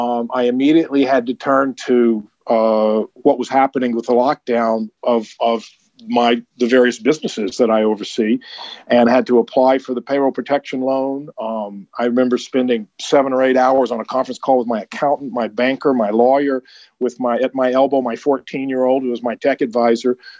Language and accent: English; the South, United States; So I talked to him about growing up in the South, and I was 14 in 1969.